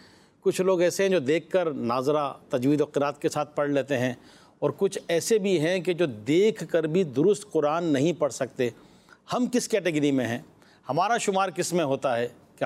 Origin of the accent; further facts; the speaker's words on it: Karachi, Sindh, Pakistan; ہم بھی کراچی سے ہیں.